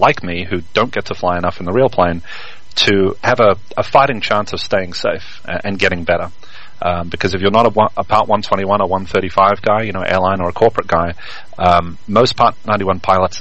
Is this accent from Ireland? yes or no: no; Australia; now in United States; No, I grew up in Australia mostly, but it wasn't until the U.S. that I got to start flying GA